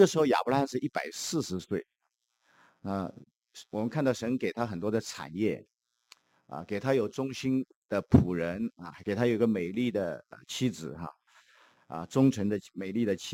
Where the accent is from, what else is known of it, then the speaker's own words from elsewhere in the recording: China; 所谓我们中国人讲这个红白喜事哈